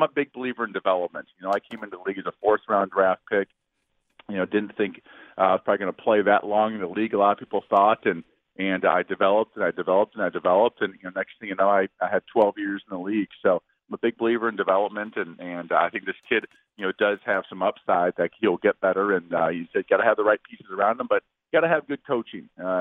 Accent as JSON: {"language": "English", "region": "Midwest", "country": "United States", "said": "I'm from the Midwest, and it's nice to be able to raise my kids fairly close to the relatives."}